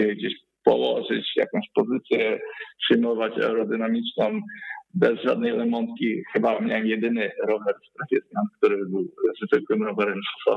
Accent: Lubin, Lower Silesian Voivodeship, Poland; my to nazywamy górniczą metodą, ponieważ pochodzimy z Lubina tutaj

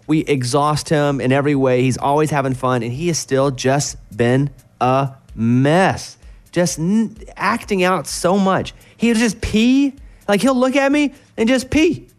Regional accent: Arkansas, United States; I find when I go home for a while to Arkansas, I come out of home with my accent back a little more because I relax.

